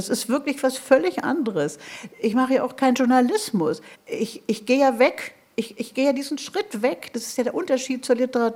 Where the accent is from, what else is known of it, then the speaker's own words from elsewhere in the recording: Berlin, Germany; Ich bin ja Berlinerin auch, wie Sie.